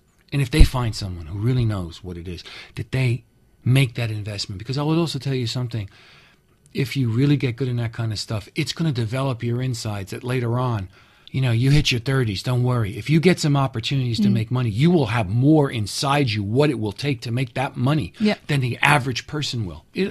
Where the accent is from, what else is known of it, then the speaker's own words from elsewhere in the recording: New York City, New York, United States; I come from Americas. I come from New York City. And I lived next to San Francisco, Silicon Valley, where money everywhere.